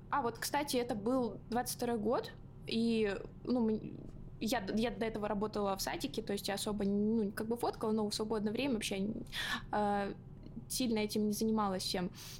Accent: Yekaterinburg, Sverdlovsk Oblast, Russia; я из Екатеринбурга, у нас сейчас 2 часа разница

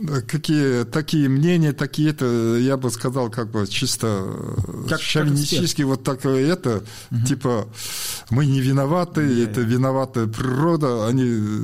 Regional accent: Kazaly, Kyzylorda Region, Kazakhstan; Мен Қазалы өңірінің тумасымын.

